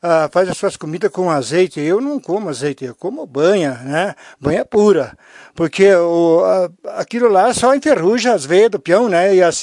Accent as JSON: {"language": "Portuguese", "town": "São José do Ouro", "region": "Rio Grande do Sul", "country": "Brazil", "tie": "born or raised there", "said": "Mas eu sou de São José do Ouro, nasci lá, me criei lá, até o tempo de ir para o quartel."}